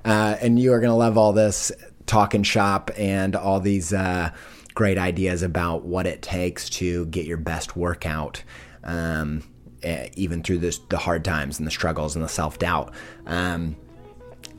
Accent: Indiana, United States; I don't know if you know this, but I'm from Indiana.

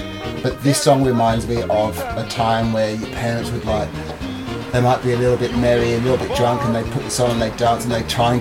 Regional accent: London, United Kingdom; But also having two cultures growing up in England, that, especially London, because I can't speak for the rest of England because I didn't grow up there. There was a real melting pot of cultures and peoples.

